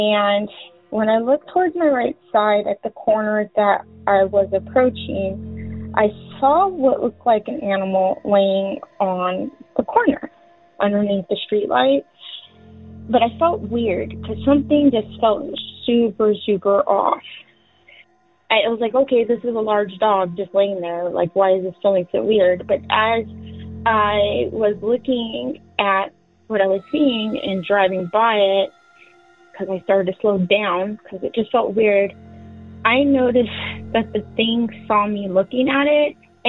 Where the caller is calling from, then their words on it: California, United States; I'm calling from California.